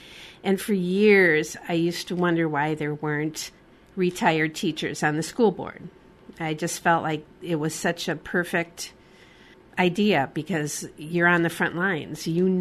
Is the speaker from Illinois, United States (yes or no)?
yes; Chicago, Illinois, United States; moved away as an adult; I was born and raised in Chicago and came to Iowa for college. Go Hawks.